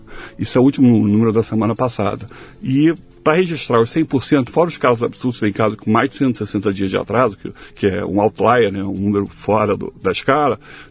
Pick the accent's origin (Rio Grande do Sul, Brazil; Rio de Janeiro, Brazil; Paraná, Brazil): Rio de Janeiro, Brazil; now in São Paulo, Brazil; porque eu estou em São Paulo, não estou mais no Rio, embora sendo carioca